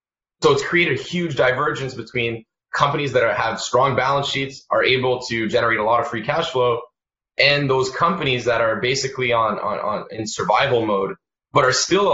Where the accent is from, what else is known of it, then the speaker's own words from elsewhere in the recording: Canada; So we understand this domestic bias that we have as Canadian investors, where we tend to focus on North America because it's closer to home.